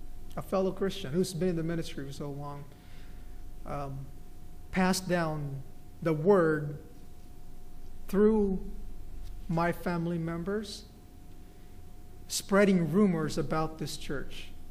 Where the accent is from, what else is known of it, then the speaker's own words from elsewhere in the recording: Philippines; And I'm only going to say it because I'm Filipino.